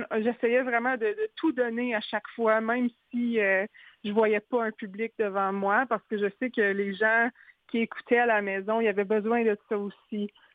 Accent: Ontario, Canada; je suis franco-ontarienne, j'ai des façons de dire des choses des fois.

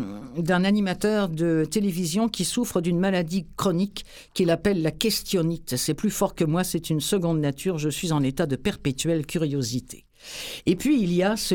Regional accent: France; now in Canada; en tant que Française, moi, lorsque je suis arrivée ici, bien sûr, ça fait maintenant 27 ans que je suis installée

